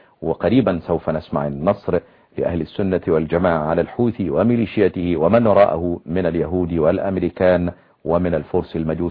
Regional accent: Egypt; عندنا في مصر

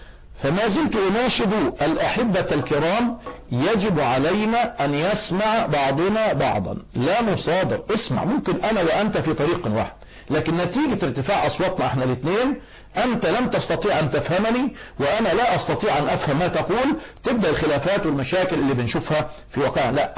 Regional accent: Egypt; احنا كمصريين

